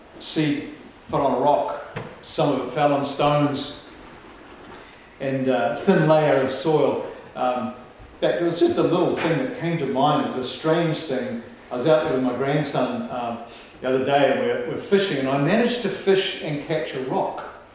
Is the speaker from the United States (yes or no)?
no; New Zealand; I know when I first came to Christ, I was a defector from New Zealand pagan society.